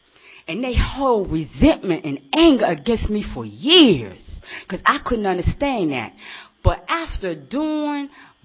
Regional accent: Washington, District of Columbia, United States; I'm from the hood of D.C. So I'm a starter. … And I'm from Washington, D.C. Born and raised.

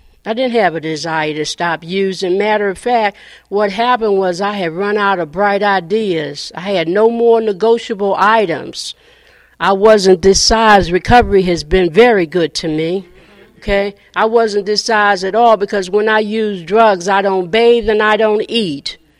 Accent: Virginia, United States; also born or lived in Boston; I woke up when I was eight in Boston, and my mother was dead. And I moved from Boston to rural Virginia.

